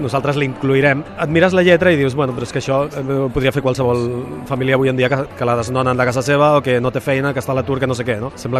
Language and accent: Catalan; Catalonia, Spain; jo sóc català, jo vaig néixer aquí i ben orgullós que n'estic, però bueno, el fet de tota la meva família ser d'allà, d'haver passat tots els estius allà, els Nadals